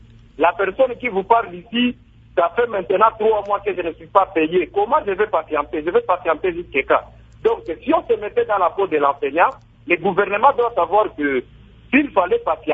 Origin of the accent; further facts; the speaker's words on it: Goma, North Kivu, DR Congo; Parce qu'ici chez nous, à Goma, dans la province du Nord Kivu, ça faisait longtemps que les paras souffraient avec la prime des paras.